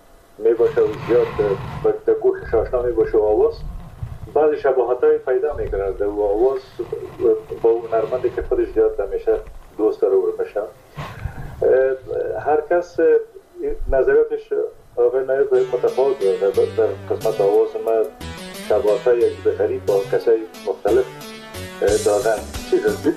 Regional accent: Kunduz, Afghanistan; born there; در کندوز در اون زمانی که ما به دنیا آمدم پدرم در اسپینزر کندوز مصروف ایفای وظیفه بوده و در اون زمان البته تا سنای 3 سالگی ما در کندوز بودیم

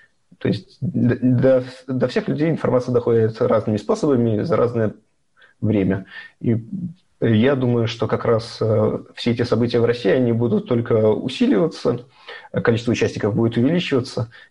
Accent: Minsk, Belarus; мой одногруппник, тоже из Минска

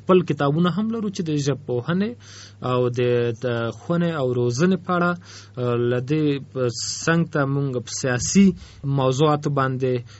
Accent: Afghanistan; زه خو خپل د افغانستان یم، اوس مهال په کابل کې ژوند کوم،

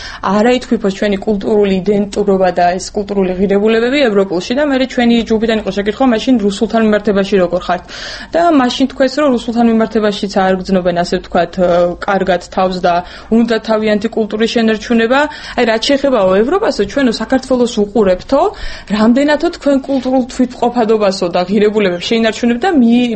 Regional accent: Sukhumi, Abkhazia, Georgia; თბილისიდან ვერ ვიქნები, იმიტომ რომ მე სოხუმელი ვარ

